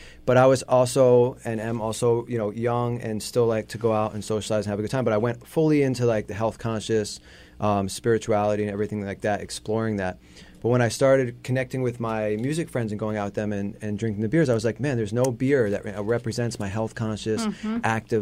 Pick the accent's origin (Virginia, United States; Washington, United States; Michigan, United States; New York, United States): New York, United States; now in Los Angeles, United States; But then I'm from New York. We landed in Los Angeles